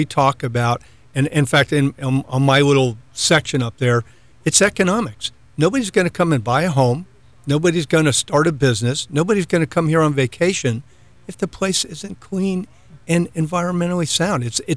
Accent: St. Petersburg, Florida, United States; I grew up in St. Petersburg, and I had an opportunity. I used to come over here and surf all the time and camp, and I had the opportunity. I had to go to South Florida for a few years

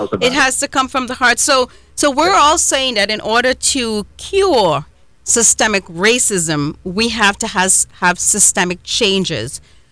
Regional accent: United States; I personally, as an American and as a human being

